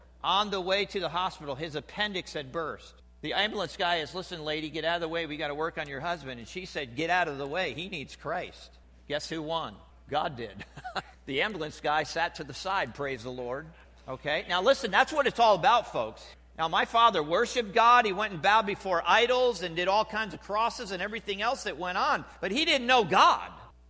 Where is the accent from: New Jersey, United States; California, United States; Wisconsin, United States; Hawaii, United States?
New Jersey, United States; now in Ohio, United States; Now, I'm from New Jersey. Anybody know where New Jersey is?